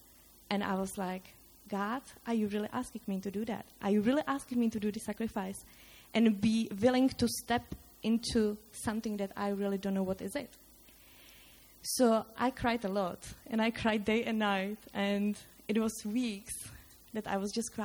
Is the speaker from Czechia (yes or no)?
yes; Czechia; English is a second language; So I'm Czech. I'm from Czech Republic. And yay! And it's been 6 years ago when I decided to follow Christ.